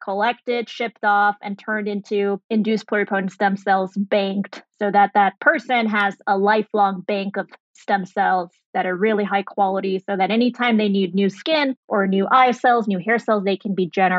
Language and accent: English; Germany; also born or lived in Saudi Arabia / Sri Lanka; So I was born in Saudi Arabia. I grew up in Germany. Went to high school in Sri Lanka